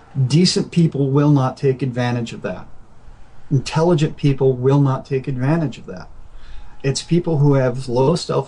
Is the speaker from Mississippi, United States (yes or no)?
yes; Mississippi, United States; I spent some time growing up in Mississippi. I've moved all over the place as a kid.